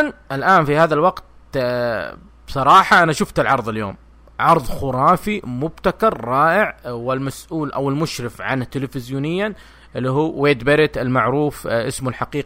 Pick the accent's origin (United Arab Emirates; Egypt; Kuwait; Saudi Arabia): Saudi Arabia; السنة الهجرية الشمسية عندنا في السعودية تبدأ بسبتمبر